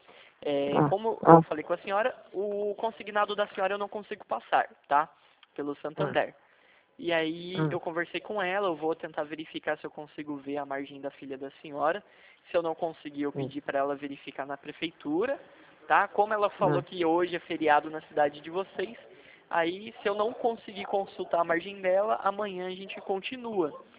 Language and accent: Portuguese; São José dos Campos, São Paulo, Brazil; porque eu sou de São José dos Campos